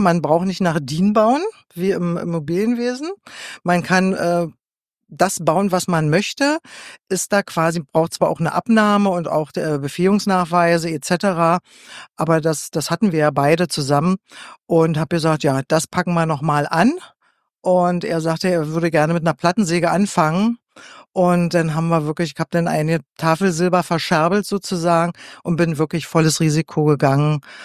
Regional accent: Brandenburg an der Havel, Brandenburg, Germany; moved away; Ich muss sagen, ich bin gebürtig aus Brandenburg an der Havel, bin dort vor der Wende schon weggegangen und wollte dort eigentlich nie wieder hin zurück.

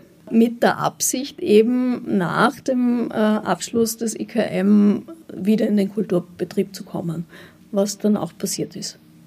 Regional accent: Vorarlberg, Austria; Ich komme aus Vorarlberg, es gibt die Bregenzer Festspiele.

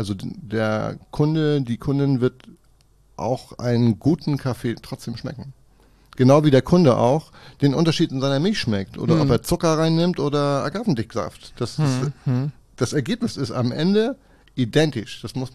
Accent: Kiel, Schleswig-Holstein, Germany; born there

